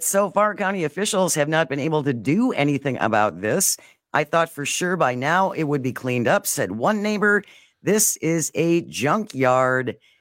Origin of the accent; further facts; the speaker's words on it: United States; I'm an American. You can tell.